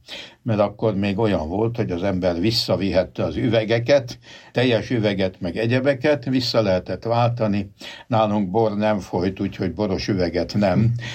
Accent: Budapest, Hungary; Én a bazilikában nőttem föl, a budapesti bazilikában, és 5 éves korom fogva ott minisztráltam egészen a gimnazista koromig.

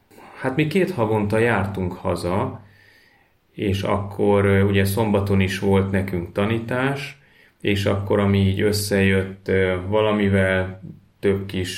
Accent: Siófok, Somogy, Hungary; 4 gyerekes családból származom. Siófokon születtem, ott nőttem föl.

